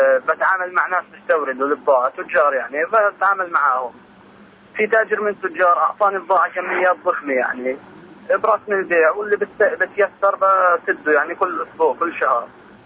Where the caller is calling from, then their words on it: Jenin, West Bank, Palestine